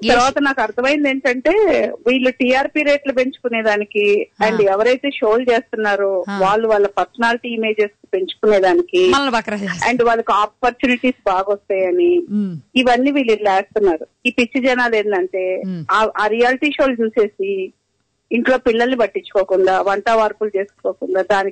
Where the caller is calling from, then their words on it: Nellore, Andhra Pradesh, India; నేను నెల్లూరు నుంచి మాట్లాడుతున్నానండి.